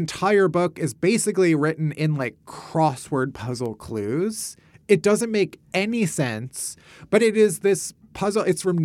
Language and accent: English; United States; me as an American in 2022